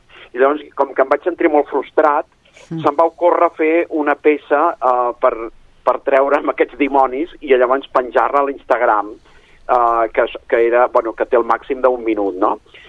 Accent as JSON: {"language": "Catalan", "town": "Barcelona", "region": "Catalonia", "country": "Spain", "said": "jo soc de Barcelona"}